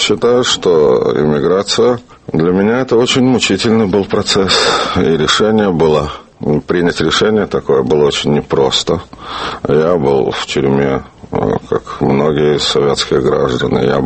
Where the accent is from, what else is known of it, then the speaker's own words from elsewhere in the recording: Odesa, Odesa Oblast, Ukraine; also born or lived in Kyiv; Родился в Одессе в 1924 году. Окончил школу в Одессе.